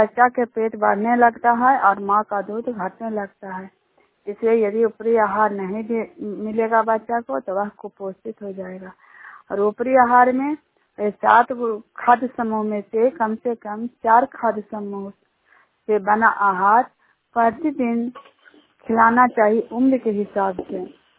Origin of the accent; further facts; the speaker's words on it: Juniyar, India; Junior गांव के रहने वाली हूँ।